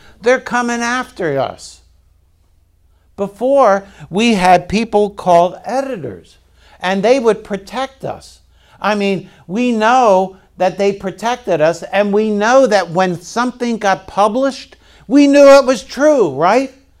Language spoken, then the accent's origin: English; Baltimore, Maryland, United States; I grew up in Baltimore, and the hope was we could always get to the shore or always get to the boat to go fishing.